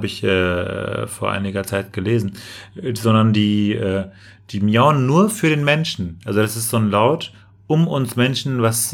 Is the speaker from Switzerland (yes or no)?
no; Turkey; German is a second language; dass eine Frau auch aus meiner Heimatstadt quasi nach Ankara gefahren wurde für eine Geburt.